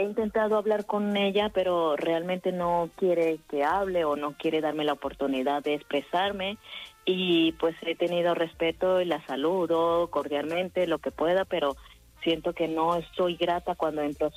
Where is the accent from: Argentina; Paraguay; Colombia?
Colombia; now in Spain; Con mi pareja, que él es español y, bueno, yo soy colombiana.